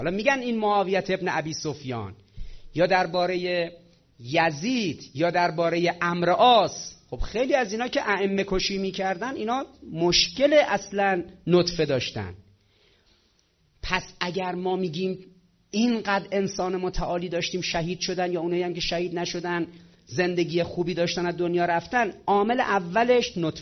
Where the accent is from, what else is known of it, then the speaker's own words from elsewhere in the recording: Iran; نه اینکه چون ما ایرانی هستیم و تو ایرانی اتفاق افتاده